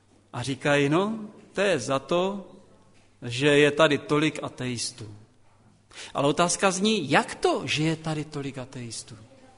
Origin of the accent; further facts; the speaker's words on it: Střítež, Moravian-Silesian Region, Czechia; now in Albrechtice, Czech Republic; jsem ze Střítěže, tady u vás jsem uvěřil, chodil jsem x let do Karviné a teď jsem v Albrechticích.